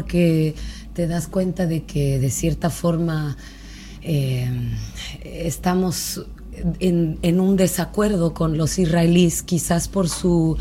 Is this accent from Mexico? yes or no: yes; Oaxaca, Mexico; Yo soy de Oaxaca, que es un estado al sur de la costa del Pacífico.